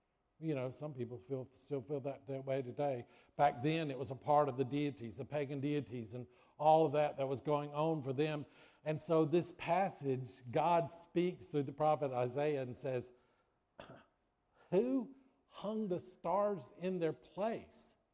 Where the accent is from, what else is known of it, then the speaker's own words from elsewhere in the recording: South Carolina, United States; well, I'm from South Carolina, so I don't know what waiting on the Chinook means.